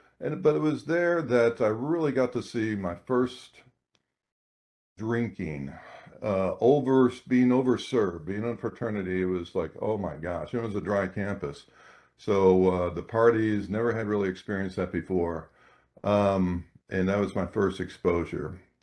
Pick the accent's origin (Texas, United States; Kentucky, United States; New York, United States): Kentucky, United States; Louisville; moved away; I'm from the Midwest, Louisville, Kentucky, as … mentioned. Came up in a household of strong values.